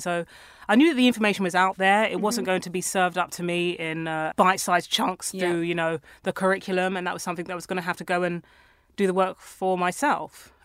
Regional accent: Tottenham, London, United Kingdom; because I grew up around Tottenham.

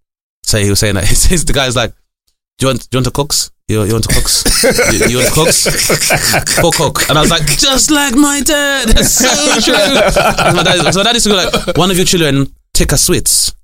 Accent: London, United Kingdom; also born or lived in Bradford; growing up in London is that most people I deal with have been West African and predominantly from either Ghana or Nigeria.

